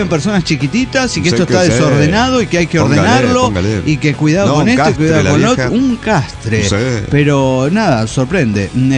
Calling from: Morelia, Michoacán, Mexico; de Morelia, Michoacán.

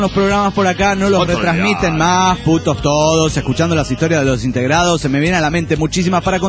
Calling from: Santander, Cantabria, Spain; jefe de Santander, España.

